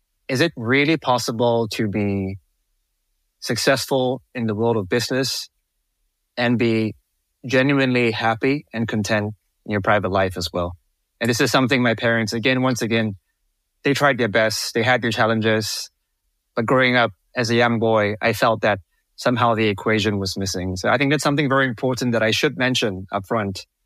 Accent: Singapore; I grew up in Singapore

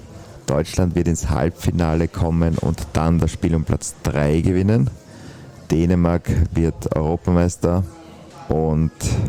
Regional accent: Austria; als Österreicher

